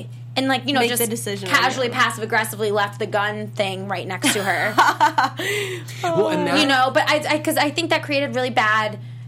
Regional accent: Ohio, United States; So, like, I know growing up in Ohio, like, on really humid days

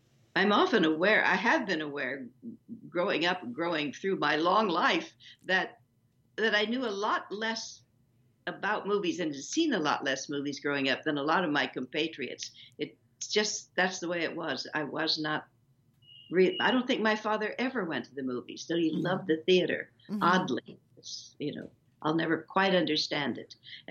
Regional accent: Kansas, United States; born there; I was born in Kansas.

